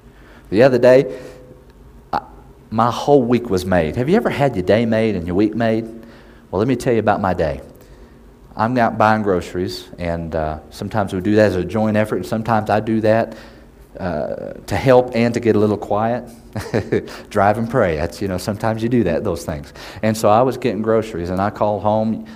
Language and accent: English; Oklahoma, United States; Me and my wife are from Oklahoma, if my accent has not given itself away.